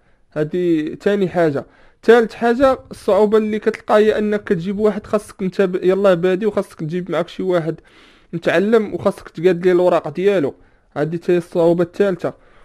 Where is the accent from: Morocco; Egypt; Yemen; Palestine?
Morocco; وشنو اللي كيتحتاج للشركات بزاف عندنا في المغرب